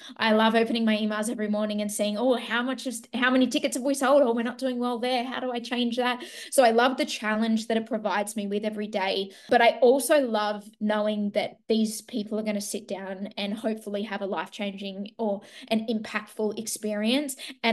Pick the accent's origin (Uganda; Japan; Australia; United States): Australia; Sydney, New South Wales; got to perform the lead role of Morrigan for 300 friends and family in my hometown of Sydney.